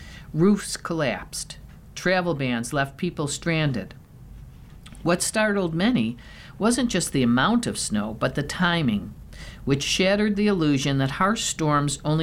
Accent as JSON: {"language": "English", "town": "Hamburg", "region": "New York", "country": "United States", "tie": "born or raised there", "said": "My hometown, Hamburg, saw over 80 inches of snow."}